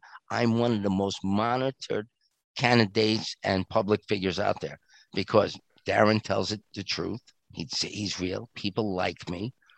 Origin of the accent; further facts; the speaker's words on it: United States; okay, my skin's a little brown, but I'm American.